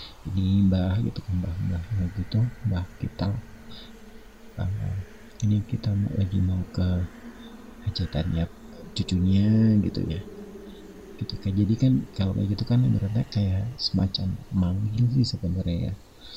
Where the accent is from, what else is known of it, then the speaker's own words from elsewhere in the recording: Cilacap, Central Java, Indonesia; ada dari aku kan dari Cilacap, dari kampung